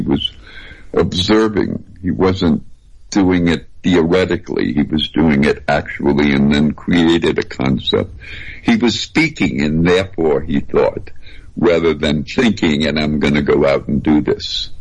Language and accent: English; New Orleans, Louisiana, United States; Look, I'm from New Orleans.